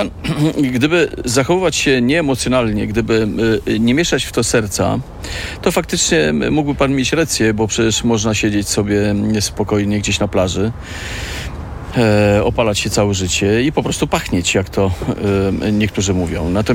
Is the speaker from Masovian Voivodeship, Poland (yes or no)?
yes; Warsaw, Masovian Voivodeship, Poland; Natomiast ja jestem mazowszaninem, urodzonym, wychowanym w Warszawie. I to jest moje miejsce na ziemi.